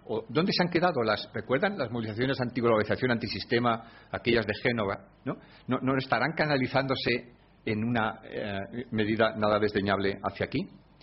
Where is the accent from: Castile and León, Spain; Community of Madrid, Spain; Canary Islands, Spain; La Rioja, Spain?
La Rioja, Spain; Bueno, yo soy de La Rioja, o sea que lo he podido constatar desde muy pequeño, ¿no?